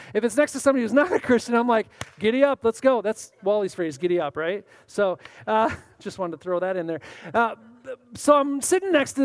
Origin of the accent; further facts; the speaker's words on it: United States; because I'm an American and I usually have some sort of guide